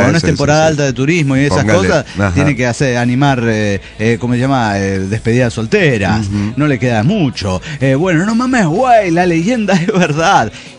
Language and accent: Spanish; Córdoba, Argentina; Sí, quedé argentino, vio, pero yo no soy, yo soy cordobés. Eso es una república aparte.